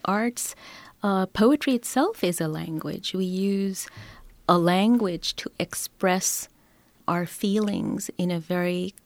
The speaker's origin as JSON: {"language": "English", "country": "India", "said": "I come from India, which is a very beautiful, colorful culture, and I sort of grew up watching a lot of the movies"}